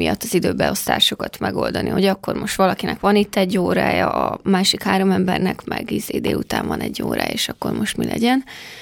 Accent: Tešedíkovo, Nitra Region, Slovakia; az első fellépés szerintem Pereden a szülőfalumban. Felvidékem.

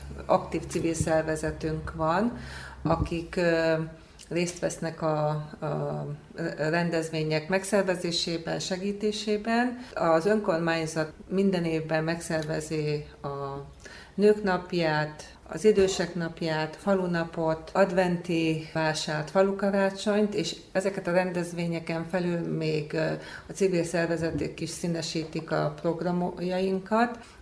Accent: Borsod-Abaúj-Zemplén, Hungary; now in Bakonyszentlászló, Hungary; és én Borsodból való vagyok, és kérdés nem volt, hogy én jövök ide, és nem a férjem jön oda. Én nagyon szeretek itt élni.

